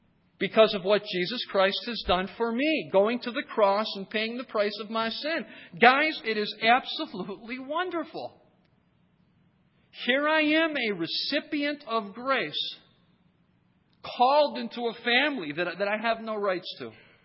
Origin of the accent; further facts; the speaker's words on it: Ohio, United States; When I was growing up in Ohio, where we have snow